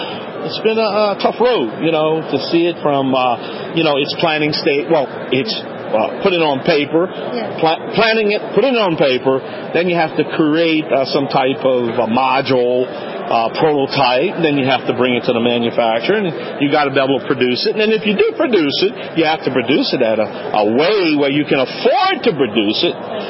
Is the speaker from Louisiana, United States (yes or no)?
yes; Louisiana, United States; You know, I'm Cajun, so we're going to murder the names.